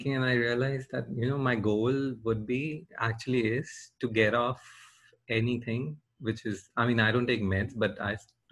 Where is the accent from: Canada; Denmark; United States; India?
India; growing up in India